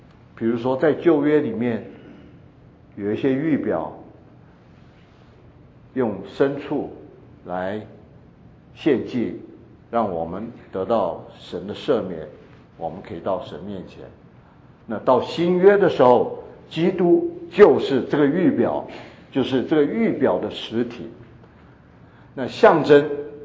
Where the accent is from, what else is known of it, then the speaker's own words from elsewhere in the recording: China; 我们中国人比较不习惯。